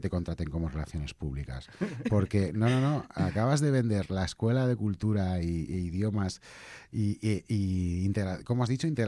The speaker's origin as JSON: {"language": "Catalan", "town": "Castelló", "region": "Valencian Community", "country": "Spain", "said": "Jo no soc català, jo soc de Castelló, soy valenciano"}